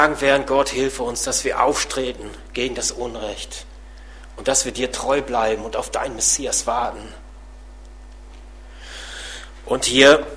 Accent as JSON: {"language": "German", "region": "Lower Saxony", "country": "Germany", "tie": "born or raised there", "said": "In Ostfriesland, in meiner Heimat"}